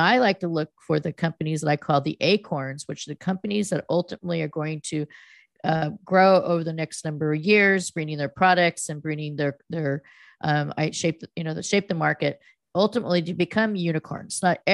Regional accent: California, United States; I left. I know I grew up in the Valley when it was ranches, and I grew up in an apricot or, you know, orchard, and my sisters and I would frolic around the orchard

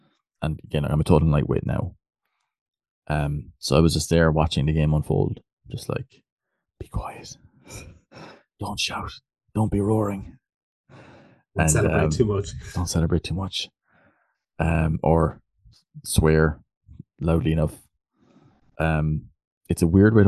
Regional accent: Ireland; I'm in rugby. I'm an Irish guy and I'm bald.

